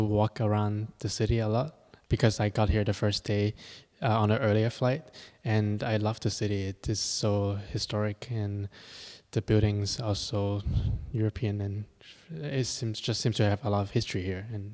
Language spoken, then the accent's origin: English; Hong Kong; I'm from Hong Kong, and I'm doing an artist diploma program at Colburn.